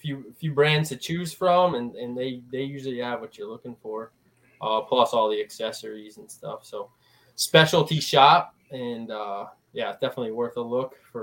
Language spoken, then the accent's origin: English; Connecticut, United States; So I'm from Eastern Connecticut.